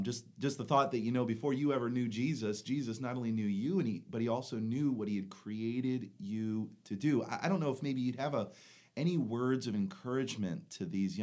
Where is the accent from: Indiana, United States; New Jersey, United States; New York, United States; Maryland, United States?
New Jersey, United States; Chaplain Gene Brown came to the church I grew up in New Jersey many times over my growing up years